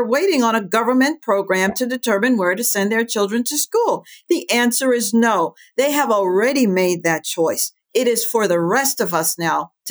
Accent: New York, United States; also born or lived in California; now in Virginia, United States; we moved from California, where we were both in the Marine Corps, and we decided to come to Virginia. We didn't want to go back to New York and South Dakota, where my husband was raised. So we came to Virginia.

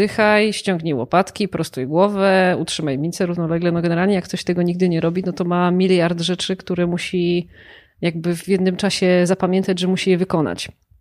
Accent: Tarnów, Lesser Poland, Poland; now in Kraków, Poland; ja pochodzę z Tarnowa, więc jakby Tarnów jest miastem dużo mniejszym

